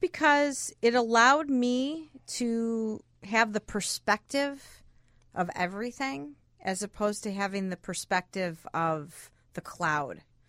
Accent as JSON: {"language": "English", "town": "Chicago", "region": "Illinois", "country": "United States", "tie": "born or raised there", "said": "Well, I'm from Chicago, born and raised."}